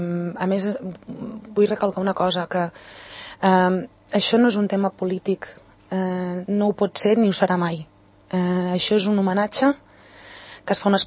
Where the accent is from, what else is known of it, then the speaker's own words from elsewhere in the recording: Catalonia, Spain; com a catalana